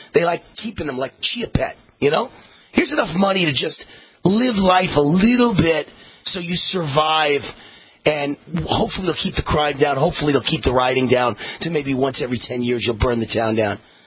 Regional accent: Rochester, New York, United States; My hometown of Rochester, New York, was no doubt one of the first to be destroyed by progressive nonsense.

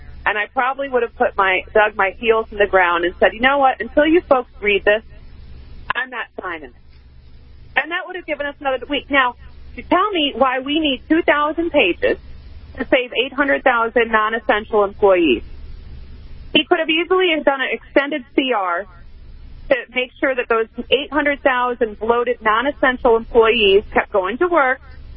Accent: Elgin, Illinois, United States; Yeah, I'm born and raised in Elgin, Illinois. I used to work in Aurora. grew up around the Northwest Chicagoland area.

